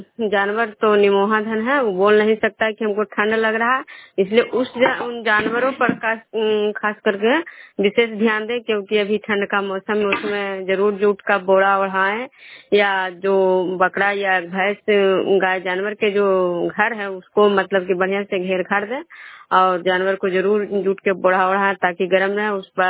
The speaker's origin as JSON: {"language": "Hindi", "town": "Khujra", "region": "Bihar", "country": "India", "said": "मैं विष्णुपुर ग्राम खुजरा पंचायत नालंदा जिला नगरनसा प्रखंड की निवासी हूँ।"}